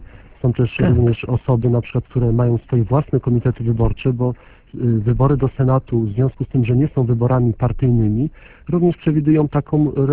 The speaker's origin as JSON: {"language": "Polish", "town": "Tarnów", "region": "Lesser Poland", "country": "Poland", "tie": "born or raised there", "said": "Bo w Tarnowie się urodziłem, wychowałem."}